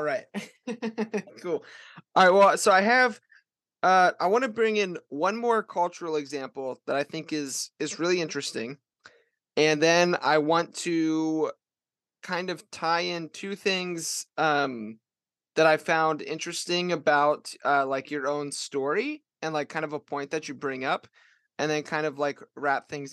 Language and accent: English; Baltimore, Maryland, United States; I mean, I live in Baltimore City. I'm from Baltimore.